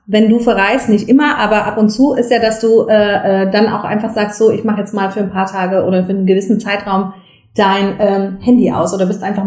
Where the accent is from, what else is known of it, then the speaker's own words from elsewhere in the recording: East Germany, Germany; Ich bin in der DDR aufgewachsen